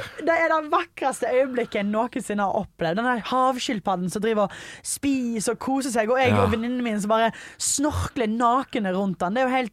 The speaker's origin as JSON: {"language": "Norwegian", "town": "Stord", "region": "Vestland", "country": "Norway", "said": "Hjemme på Stord, snorkler hjemme på Stord."}